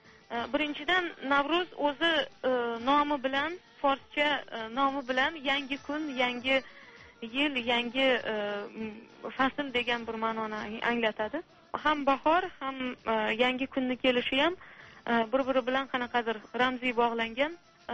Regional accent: Samarkand, Samarqand Region, Uzbekistan; Eroniy, onam tojiklar. Va Samarqandda ham Eronilar turadigan mahallada yashaganmiz. O'sha mahallada tug'ilib o'sganman.

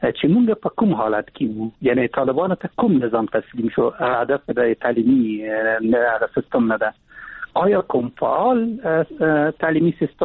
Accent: Afghanistan; زه اقدام نه درم د خپل مات اقدام نه اخلم ځکه زه یو افغان یم

